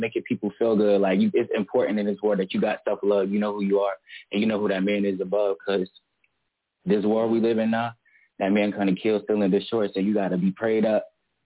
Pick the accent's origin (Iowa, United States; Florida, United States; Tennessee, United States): Florida, United States; Melbourne; Melbourne, Florida. I mean, Melbourne, that's where I'm from, Brevard County.